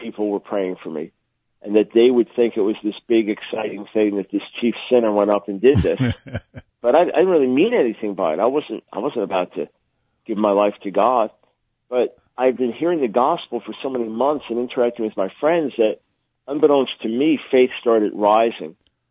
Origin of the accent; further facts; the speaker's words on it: New York, United States; I was born in New York City, raised on Long Island. Raised in a nominal Jewish home